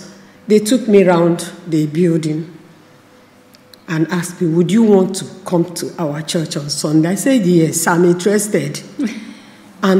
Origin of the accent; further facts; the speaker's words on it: Nigeria; moved away as an adult; I'm from Nigeria.